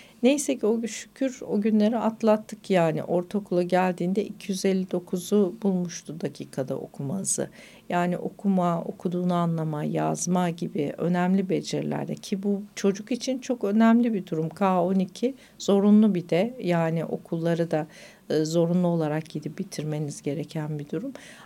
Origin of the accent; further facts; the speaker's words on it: Kayseri, Turkey; born there; Kayseri doğumluyum. 5 yaşında okumayı yazmayı söktüm. Kayseri Lisesi mezunuyum.